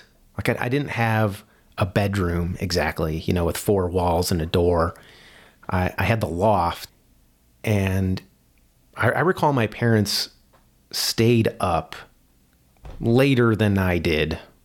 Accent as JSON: {"language": "English", "town": "Naperville", "region": "Illinois", "country": "United States", "tie": "born or raised there", "said": "And I grew up in Naperville, Illinois, early 90s, I was in high school."}